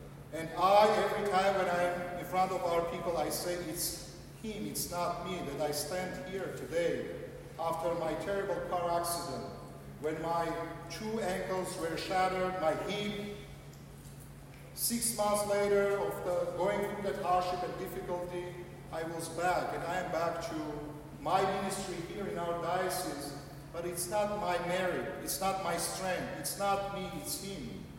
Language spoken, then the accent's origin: English; United States; as Armenian Christians, as American Armenians